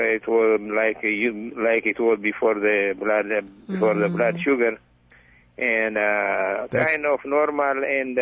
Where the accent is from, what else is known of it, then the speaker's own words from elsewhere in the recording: Ethiopia; I am from Ethiopia.